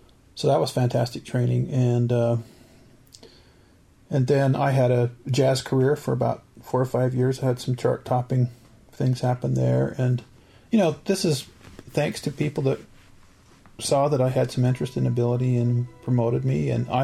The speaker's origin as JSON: {"language": "English", "town": "Farmington", "region": "New Mexico", "country": "United States", "tie": "born or raised there", "said": "The Navajo Reservation is just 30 minutes from my hometown."}